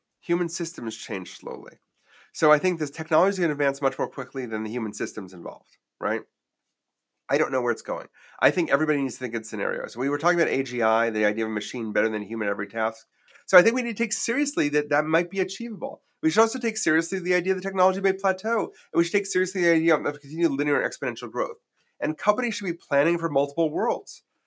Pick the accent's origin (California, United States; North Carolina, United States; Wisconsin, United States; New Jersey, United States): Wisconsin, United States; Milwaukee; I mean, I grew up in Milwaukee, Wisconsin.